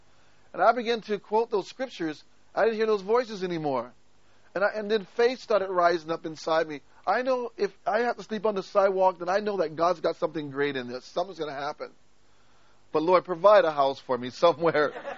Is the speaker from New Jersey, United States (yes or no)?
no; Las Vegas, Nevada, United States; And I'm from Las Vegas, so I understand a little bit about gang warfare.